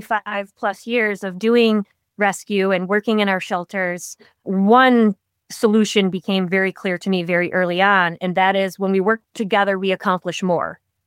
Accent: Flint, Michigan, United States; I remember I was a kid growing up in Flint, Michigan

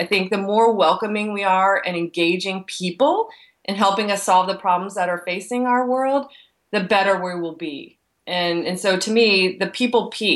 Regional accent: East Coast, United States; I'm from the East Coast and wasn't used to the area.

